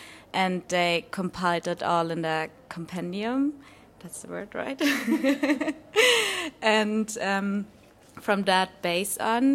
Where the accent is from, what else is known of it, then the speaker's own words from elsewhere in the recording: Germany; I'm from Germany